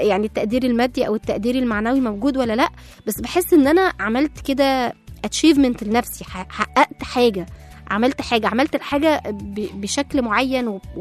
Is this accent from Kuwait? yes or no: no; Egypt; ودي مشهورة قوي عندنا كمصريين، انت موت نفسك كده ليه؟